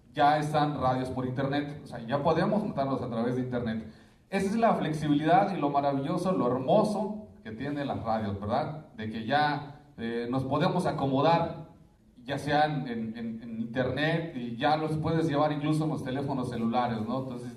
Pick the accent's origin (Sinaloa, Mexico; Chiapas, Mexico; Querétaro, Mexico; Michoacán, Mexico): Chiapas, Mexico; first language Tzeltal; desde nuestra lengua materna. En este caso sería el tzeltal, ¿no?